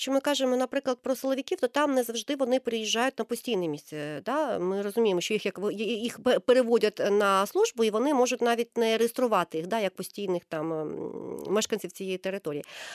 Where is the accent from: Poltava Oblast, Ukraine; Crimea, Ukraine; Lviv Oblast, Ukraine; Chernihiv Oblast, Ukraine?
Crimea, Ukraine; якщо ми все кримчани пам'ятаємо